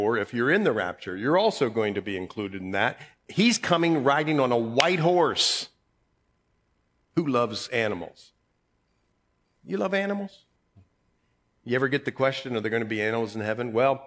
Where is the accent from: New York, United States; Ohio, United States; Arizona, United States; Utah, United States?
Ohio, United States; but I grew up in Ohio, so I didn't know about that.